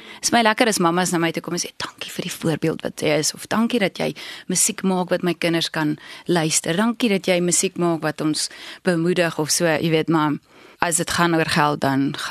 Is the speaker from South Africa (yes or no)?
no; Windhoek, Khomas, Namibia; Ons het groot geword in Windhoek